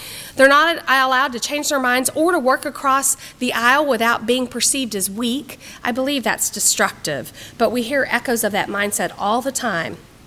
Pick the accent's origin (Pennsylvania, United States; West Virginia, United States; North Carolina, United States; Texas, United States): Texas, United States; now in Illinois, United States; I've never seen any, and I'm from Texas, and we have our own share of crazy